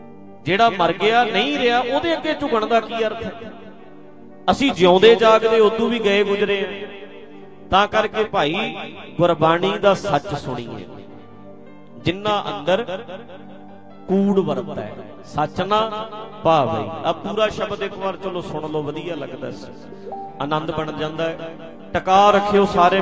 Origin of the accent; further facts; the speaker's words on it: Punjab, India; ਮੇਰਾ ਪਿੰਡ ਨਾਲ ਹੀ ਹੈ ਤੇ ਢੱਡਰੀਆਂ ਤੇ ਬਿਲਕੁਲ ਗੁਆਂਢ ਚ